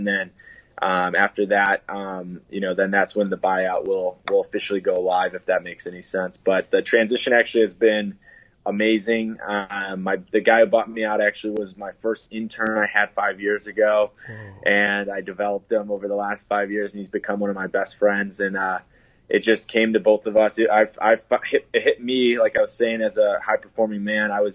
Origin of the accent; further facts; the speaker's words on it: Chicago, Illinois, United States; But, just a real quick background. I grew up in Chicago. My parents are amazing, absolute amazing parents. I grew up right above the poverty line.